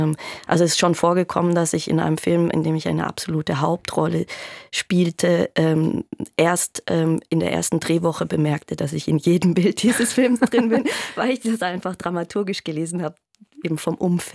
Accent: Baden-Württemberg, Germany; Es ist so, dass sowohl Hans-Jochen Wagner als auch ich, wir sind im Schwabenland aufgewachsen.

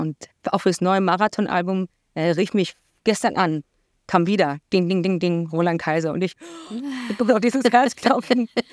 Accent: Berlin, Germany; born there; Ich bin in Berlin geboren.

